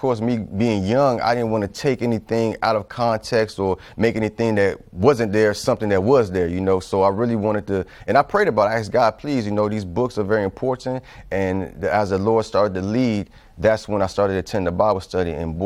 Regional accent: Chicago, Illinois, United States; Even though me growing up in Chicago, I really didn't see myself even leaving Chicago.

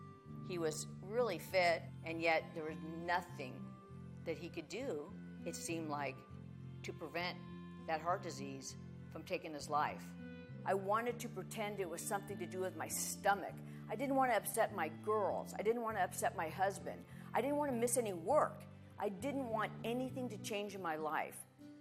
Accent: California, United States; I'm from Orange County, California.

